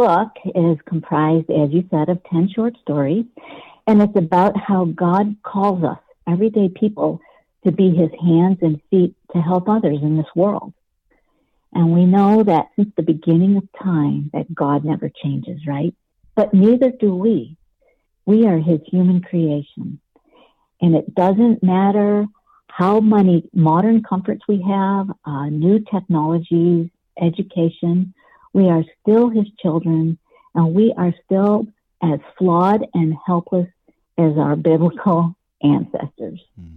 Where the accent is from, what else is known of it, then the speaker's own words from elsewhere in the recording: Niagara Falls, New York, United States; moved away as an adult; I was raised in Niagara Falls, New York, and I moved out to the Los Angeles area after college to work in the aerospace industry.